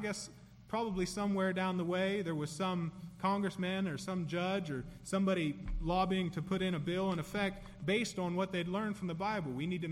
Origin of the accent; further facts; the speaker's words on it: United States; And I'm a patriot. I am an American. I believe in America. I love America.